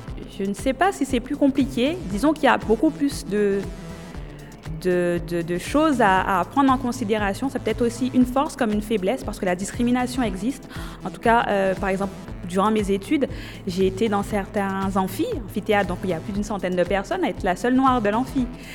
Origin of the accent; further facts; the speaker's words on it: Grand-Bourg, Guadeloupe; moved away as an adult; Alors j'ai commencé, j'étais au collège à Grandbourg, hein.